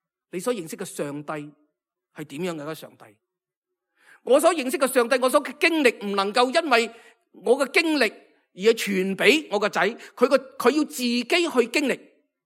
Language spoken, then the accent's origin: Cantonese; Hong Kong; 我哋睇到我哋所生活嘅香港越嚟越，我哋越嚟越对佢陌生，越嚟越觉得呢个地方我哋系生于斯、长于斯、老于斯，可能死于斯嘅地方